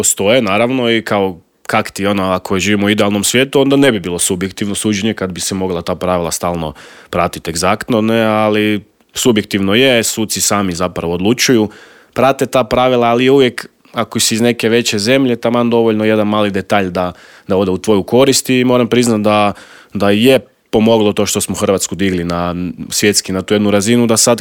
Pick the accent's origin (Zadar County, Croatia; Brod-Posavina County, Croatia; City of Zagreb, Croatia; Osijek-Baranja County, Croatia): City of Zagreb, Croatia; Zagreb; Europsko prvenstvo je ipak veće natjecanje i u Zagrebu koji je moj rodni grad